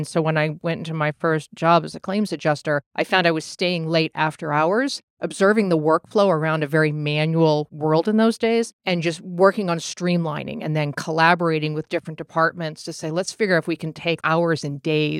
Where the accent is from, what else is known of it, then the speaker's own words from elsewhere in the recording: Needham, Massachusetts, United States; My hometown.